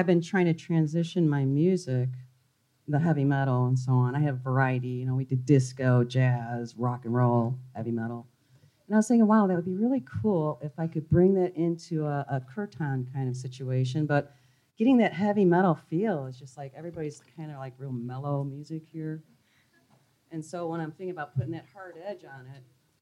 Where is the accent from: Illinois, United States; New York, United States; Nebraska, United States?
Illinois, United States; Chicago; I'm a musician from Chicago, been in rock bands pretty much all my life.